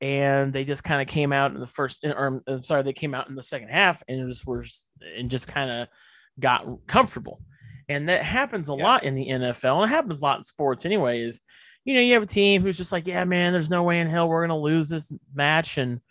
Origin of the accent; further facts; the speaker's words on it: Indiana, United States; I am from Indiana. I live in Indiana, and I'm a huge Indianapolis Colts fan.